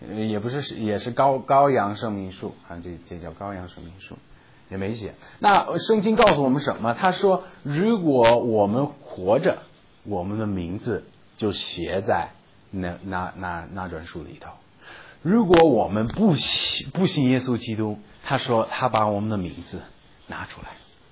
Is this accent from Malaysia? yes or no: no; China; 我们中国人一般把灵魂连在一起